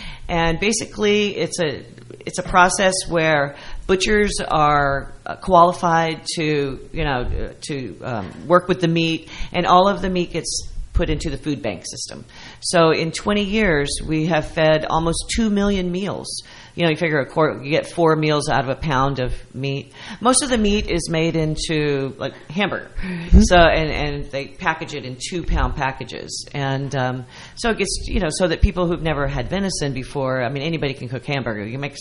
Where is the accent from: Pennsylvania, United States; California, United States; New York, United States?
California, United States; also born or lived in Arkansas; So I was born in Arkansas, mm-hmm. which is a tale unto itself. And then my family moved to California, where I spent all my teenage years.